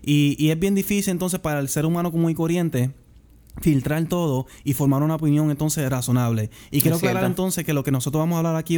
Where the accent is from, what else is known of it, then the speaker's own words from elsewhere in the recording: Puerto Rico; nosotros somos ciudadanos puertorriqueños